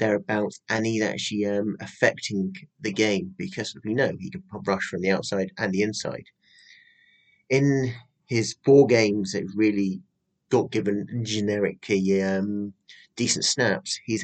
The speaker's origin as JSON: {"language": "English", "country": "United Kingdom", "said": "and again, I'm British."}